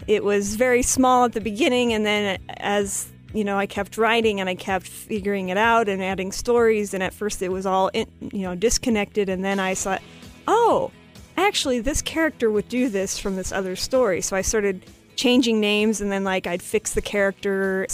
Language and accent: English; Kansas, United States; I grew up in Kansas, and this is where the book is set.